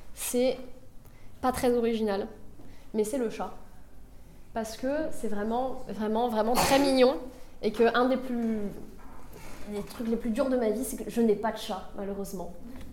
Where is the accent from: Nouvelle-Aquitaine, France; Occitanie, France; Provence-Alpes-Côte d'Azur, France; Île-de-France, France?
Île-de-France, France; Paris; also born or lived in Strasbourg; Bon moi je suis née à Paris, j'ai passé 18 ans à Paris et quand ensuite j'ai fini le lycée et je suis allée faire des études, je suis partie à Strasbourg